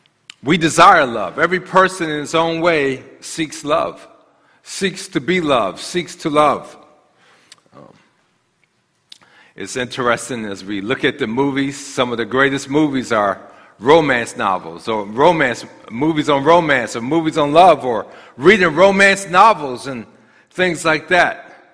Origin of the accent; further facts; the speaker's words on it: Maryland, United States; moved away as an adult; now in San Diego, United States; We're from Maryland. That's where we are. And so we're a long ways away from from Maryland. So I've been here since 2019 in the San Diego area.